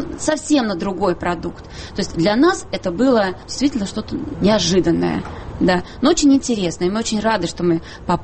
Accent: Shikhany, Saratov Oblast, Russia; Мы приехали из Саратовской области, зато Шиханы.

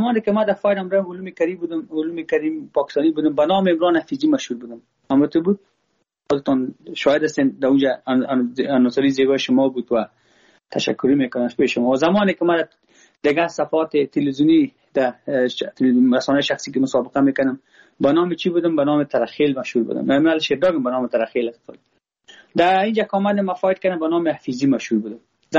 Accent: Afghanistan; ما خود ما افغان هستم. با ما هزاره ازبک پشتون کلش یک چشم مرسن.

